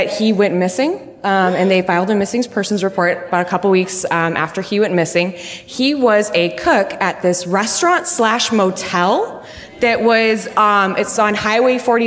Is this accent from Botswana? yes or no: no; DeKalb, Illinois, United States; So I am from about an hour outside of the city, DeKalb, Illinois.